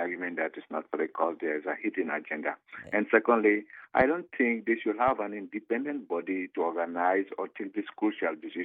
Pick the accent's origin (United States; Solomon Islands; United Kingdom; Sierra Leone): Sierra Leone; I'm originally from Sierra Leone.